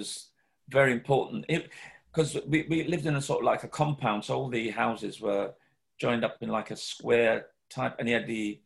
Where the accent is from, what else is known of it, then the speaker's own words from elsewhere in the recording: Jamaica; also born or lived in London, United Kingdom; when I was a youngster in Jamaica. I was born in London, but during primary school, my mother took my sister and myself back to Jamaica because she came over in the Windrush generation